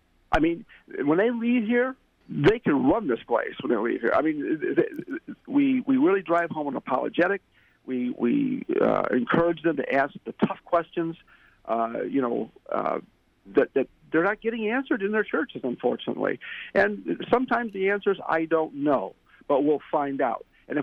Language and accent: English; Chicago, Illinois, United States; He's from Florida. I was from the Chicago area.